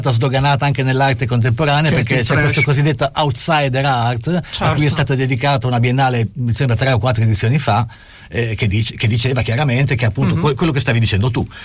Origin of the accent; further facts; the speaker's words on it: Bologna, Emilia-Romagna, Italy; sono di Bologna, sono musicista.